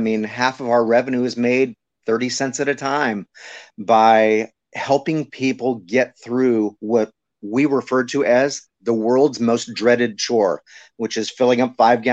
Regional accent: Stockton, California, United States; Yeah, I'm actually born and raised in Stockton, went to Stagg High School and went to UC Davis, graduated in 86.

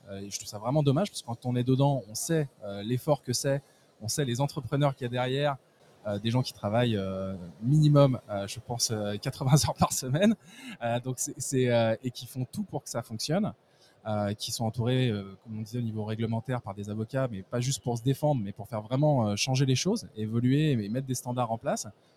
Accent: France; Moi, je suis français.

